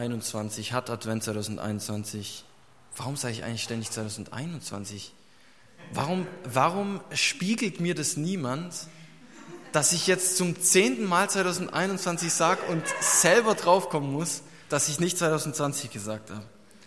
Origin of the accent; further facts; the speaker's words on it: Bavaria, Germany; Ich komme ja aus Bayern.